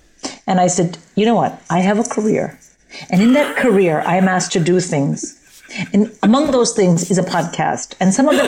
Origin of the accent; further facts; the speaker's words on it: India; also born or lived in Manila, Philippines; not coming back to India till I was 10 and then sort of being thrust into like just small town Indian life from having come from like Manila and the American school and not speaking Hindi